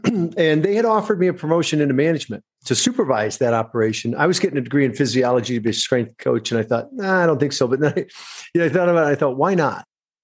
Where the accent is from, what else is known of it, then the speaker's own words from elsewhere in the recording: Michigan, United States; So I grew up in Michigan, very middle class, had an opportunity.